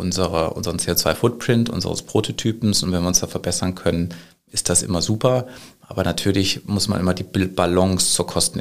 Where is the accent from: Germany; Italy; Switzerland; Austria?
Germany; Düsseldorf, North Rhine-Westphalia; Komme ich natürlich aus Düsseldorf und wohne auch in Düsseldorf.